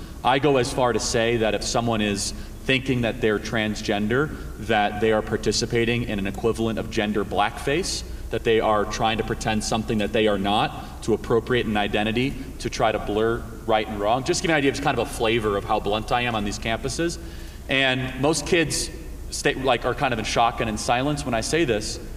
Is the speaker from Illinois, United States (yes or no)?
yes; Chicago, Illinois, United States; So I grew up in Chicago, the fun thing about being from Illinois